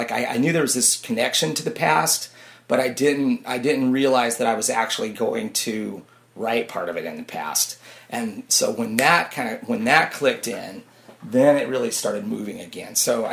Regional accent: Sandpoint, Idaho, United States; I grew up in Sandpoint.

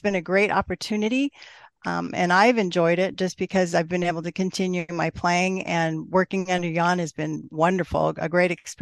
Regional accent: California, United States; now in Sandpoint, United States; I'm originally from California. I played professionally in several orchestras, chamber ensembles around the Orange County, the Los Angeles counties, and surrounding counties in that area, and then relocated up here

